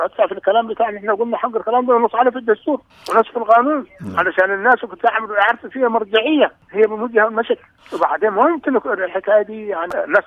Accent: Sudan; نعم أنا من السودان

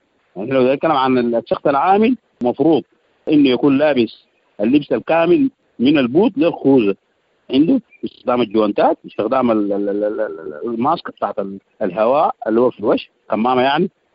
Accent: Kadugli, South Kordofan, Sudan; عندنا في السودان او عندنا في جبال نور في كادوغلي بالضبط بيستخدموا السيانيد

